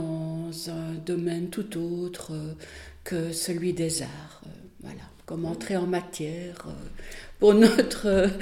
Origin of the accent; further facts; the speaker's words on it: Charleroi, Wallonia, Belgium; Oui, je suis née en Belgique, oui. Je suis née, en fait, en Wallonie, dans la région de Charleroi. Et c'est là que j'ai été élevée. Voilà, donc je suis de culture wallonne. Je viens du Pays Noir.